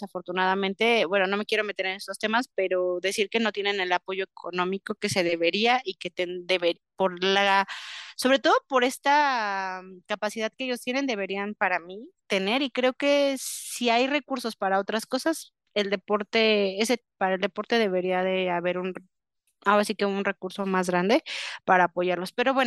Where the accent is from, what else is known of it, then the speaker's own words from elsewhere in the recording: Mexico; aunque en los Juegos Olímpicos soy mexicana